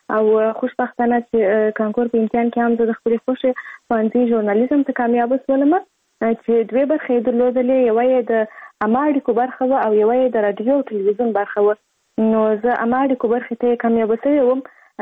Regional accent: Kandahar, Afghanistan; زه په کندهار ولایت کې زیږیدلی یم، او اوس فلحال په کندهار ولایت کې اوسېږم.

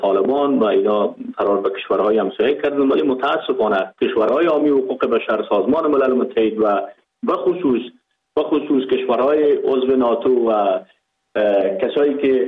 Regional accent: Pakistan; ما در اینجا بزرگ شدیم، در اینجا به دنیا آمدیم، ما در افغانستان چی کنیم؟ ما از افغانستان نیستیم، ما از پاکستان هستیم.

